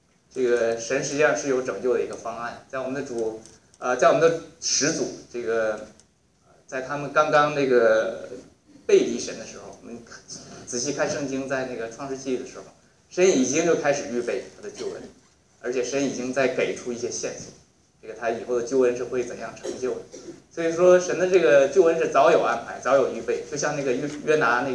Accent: China; 我想这个不虔不义这个实际上在我们大陆从大陆来的我们也都很清楚

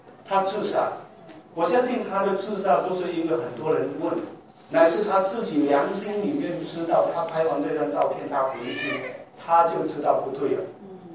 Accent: Malaysia; now in Africa; 我们马来西亚人，马来西亚长大，

